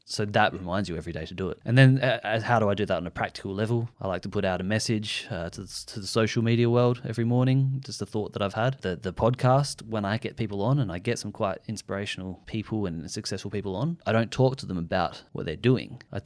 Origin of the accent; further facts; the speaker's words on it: Adelaide, South Australia, Australia; He was a great football AFL, we're from Adelaide, so he was an AFL player.